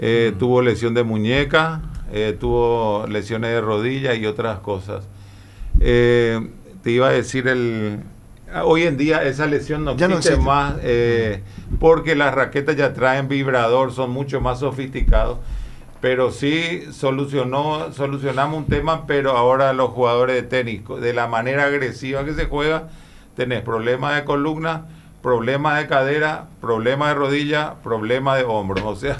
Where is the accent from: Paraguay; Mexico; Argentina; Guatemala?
Paraguay; born there; yo nací en Paraguay